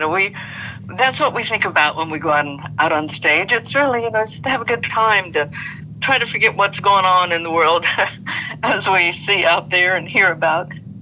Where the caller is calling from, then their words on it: Nashville, Tennessee, United States; I'm calling from Nashville, Tennessee, our home.